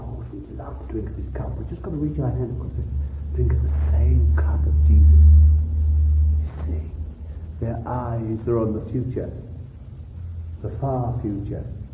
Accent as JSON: {"language": "English", "town": "Bethnal Green", "region": "London", "country": "United Kingdom", "said": "I am a Londoner. I was born in Bethnal Green. And I remember"}